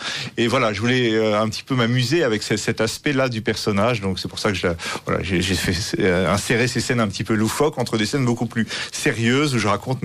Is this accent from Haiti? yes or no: no; Le Havre, Normandy, France; moved away as an adult; now in Paris, France; je suis né au Havre, enfin à Sainte-Adresse, près du Havre, j'ai grandi là-bas